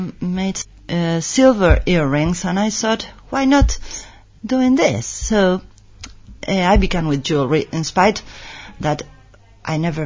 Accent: Buenos Aires, Argentina; moved away as an adult; now in Madrid, Spain; I'm from Argentina, Buenos Aires.

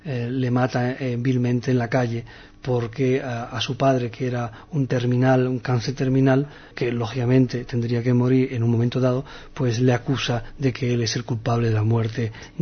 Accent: Morocco

